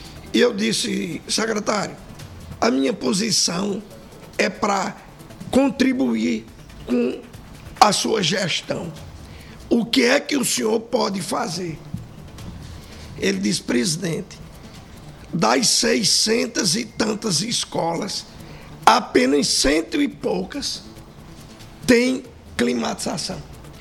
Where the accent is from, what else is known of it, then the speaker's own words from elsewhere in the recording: Princesa Isabel, Paraíba, Brazil; paraibana, especificamente a de Princesa Isabel.